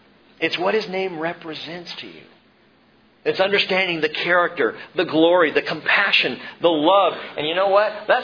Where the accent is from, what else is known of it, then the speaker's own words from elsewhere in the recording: California, United States; also born or lived in Virginia; And even when we then moved from Virginia back to California, and I was back in my home country at the beach